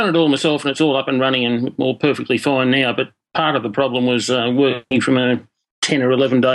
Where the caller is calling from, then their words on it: Australia; Way down south in Australia.